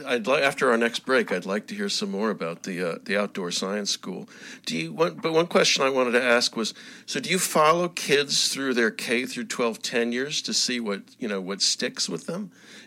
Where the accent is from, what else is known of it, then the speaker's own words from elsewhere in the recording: Houston, Texas, United States; I grew up in Houston, going out and playing in the bayous.